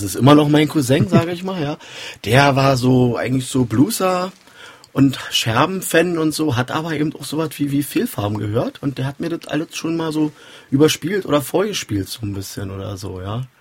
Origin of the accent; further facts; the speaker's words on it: Teltow, Brandenburg, Germany; also ich komme ursprünglich aus Teltow zum Alex gefahren.